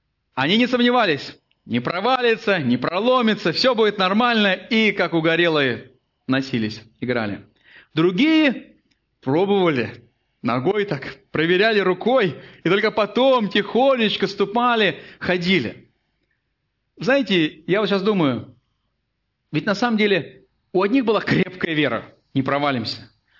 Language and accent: Russian; Siberia, Russia; там, где я вырос, в Сибири, там не было специализированных катков, по крайней мере, в советское время. Но там было очень много озер.